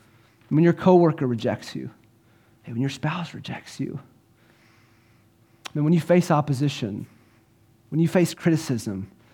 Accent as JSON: {"language": "English", "town": "Columbia", "region": "South Carolina", "country": "United States", "tie": "born or raised there", "also_born_or_lived": "California", "said": "I grew up in Columbia, South Carolina, but I got saved."}